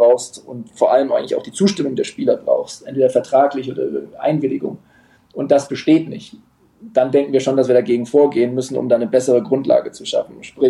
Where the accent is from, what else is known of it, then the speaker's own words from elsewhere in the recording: Bamberg, Bavaria, Germany; Also ich komme ursprünglich aus Bamberg. Und habe dort so im Jugendbereich ganz ordentlich Basketball gespielt.